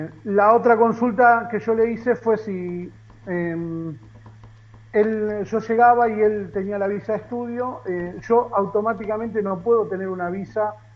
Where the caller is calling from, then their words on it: Escobar, Buenos Aires Province, Argentina; Buenas tardes para acá, buenas noches para ustedes.